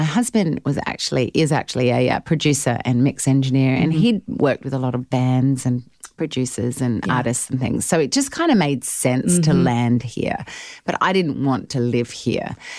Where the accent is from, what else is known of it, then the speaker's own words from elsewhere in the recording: Adelaide, South Australia, Australia; accent: Australian; moved away as an adult; also born or lived in Melbourne; now in United States; I grew up in Adelaide, South Australia, but lived in Melbourne the last 10 years before moving to the States.